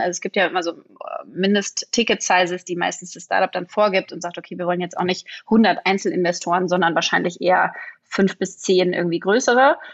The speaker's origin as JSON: {"language": "German", "region": "Berlin", "country": "Germany", "said": "ich bin Berlinerin"}